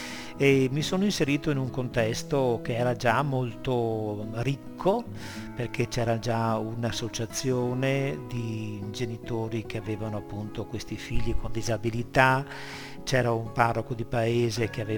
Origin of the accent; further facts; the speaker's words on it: Villaverla, Veneto, Italy; sono di Villa Verla